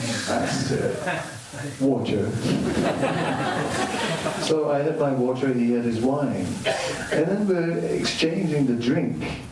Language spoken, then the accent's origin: English; Netherlands; I said, where are you from? He said, from Holland. I said, I'm also from Holland.